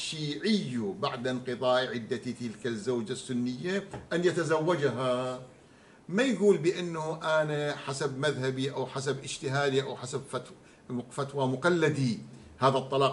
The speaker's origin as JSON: {"language": "Arabic", "town": "Najaf", "region": "Najaf Governorate", "country": "Iraq", "said": "قبل ورود الطب الحديث وتداوله عندنا في النجف الأشرف"}